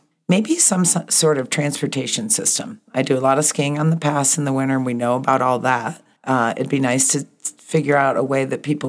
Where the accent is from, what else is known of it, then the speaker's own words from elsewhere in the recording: Oswego, New York, United States; moved away as an adult; now in Jackson, United States; No, I moved here in 1979. I'm from the Lake Ontario area, upstate New York. It's a town called Oswego.